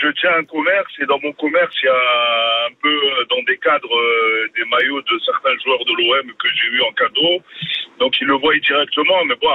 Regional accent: Nice, Provence-Alpes-Côte d'Azur, France; Je suis de Nice. Je suis abonné, mais je suis de Nice.

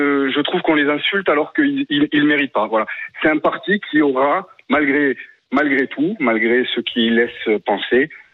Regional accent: France; Je suis un Français de souche.

